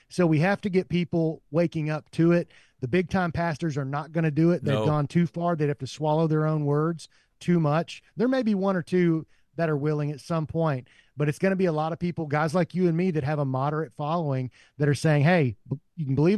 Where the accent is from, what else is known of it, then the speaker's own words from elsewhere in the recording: England, United Kingdom; As us English goyim, I mean, it's like, what, do they really do this? I don't even know past my great-great-grandfather where we're even from, you know.